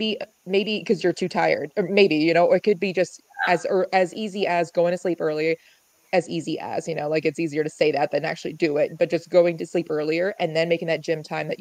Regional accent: New York, United States; now in Arizona, United States; I feel like originally I'm from New York, so maybe this is why I feel this way, but I feel like everything revolves around East Coast time always.

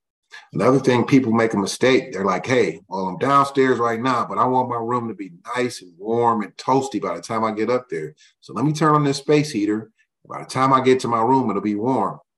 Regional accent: United States; Growing up on the Northwest side, fire department never came out to our career day.

